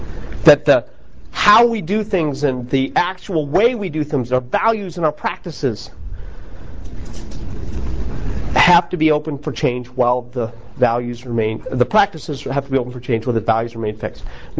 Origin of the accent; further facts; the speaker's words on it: United States; and I'm unabashedly American.